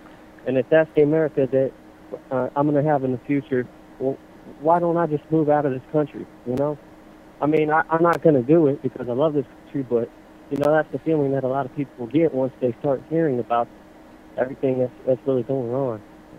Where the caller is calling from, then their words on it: San Jose, California, United States; I'm calling from San Jose, California.